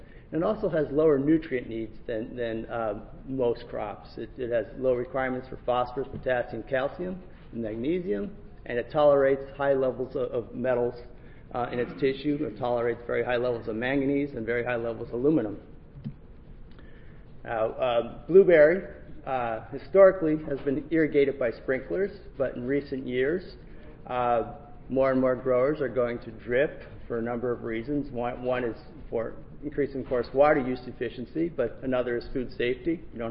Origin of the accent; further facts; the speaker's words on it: Oregon, United States; Now, I'm from Oregon, and we grow northern high bush blueberries.